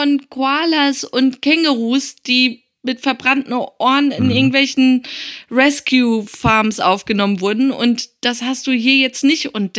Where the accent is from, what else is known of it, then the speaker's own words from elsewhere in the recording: Tehran, Tehran Province, Iran; Und ich komme zufällig aus der Stadt mit der generell schlimmsten Luft, Teheran